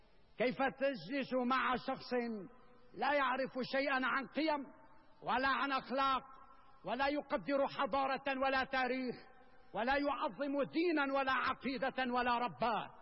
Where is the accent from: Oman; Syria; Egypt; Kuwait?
Syria; فعلينا نحن كسوريين، علينا يا سادة أن نصون شبابنا وفتياتنا